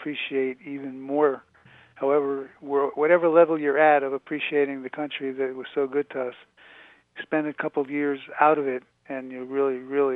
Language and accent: English; Saratoga Springs, New York, United States; now in Jerusalem, Israel; Saratoga Springs.